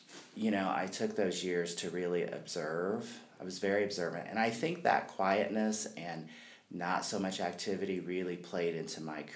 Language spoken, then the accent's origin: English; Fountain City, Indiana, United States; Sure, well, I was born in Fountain City. Okay. I went to Northeastern High School. My family has really deep roots in Wayne County.